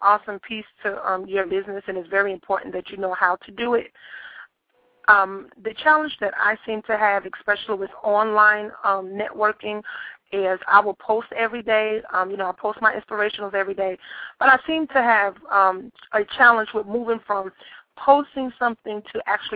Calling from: Salisbury, North Carolina, United States; I'm calling from Salisbury, North Carolina.

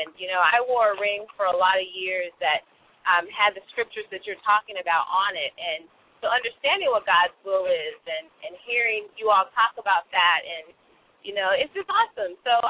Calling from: California, United States; I'm in Northern California.

